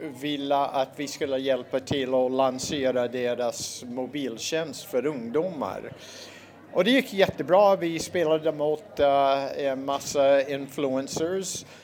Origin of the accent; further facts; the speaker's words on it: United States; Swedish is a second language; now in Sweden; Ursäkta min engelska brytning. Jag är född och uppväxt i USA.